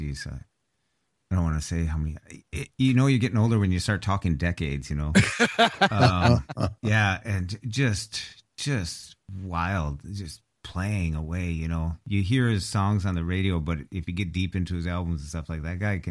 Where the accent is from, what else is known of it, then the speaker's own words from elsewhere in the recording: Minnesota, United States; Yeah, I'm from Minnesota. There is no fair weather.